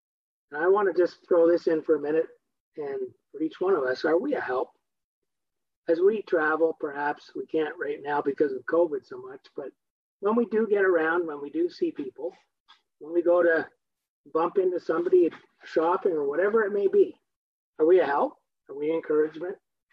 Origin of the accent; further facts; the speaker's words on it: Ottawa, Ontario, Canada; When I grew up in Ottawa, the brethren there knew what I was like.